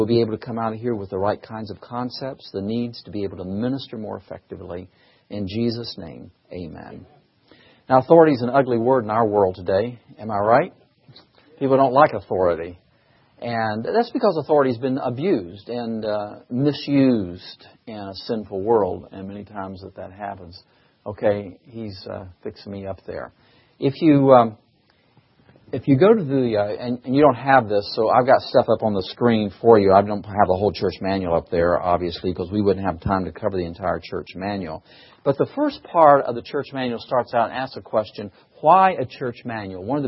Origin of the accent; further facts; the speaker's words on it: Michigan, United States; I'm from Michigan, too.